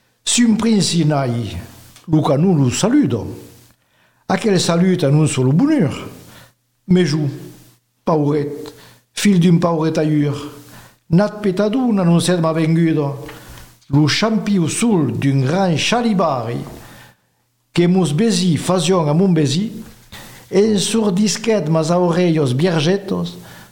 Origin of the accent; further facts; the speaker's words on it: Agen, Nouvelle-Aquitaine, France; born there; Je suis né à Agen.